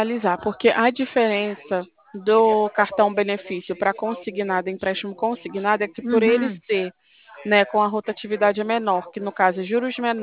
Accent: Rio de Janeiro, Brazil; eu sou do Rio

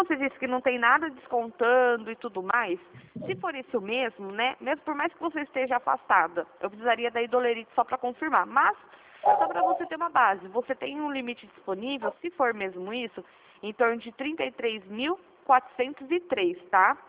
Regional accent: Piracicaba, São Paulo, Brazil; Eu sou interior de São Paulo, Piracicaba.

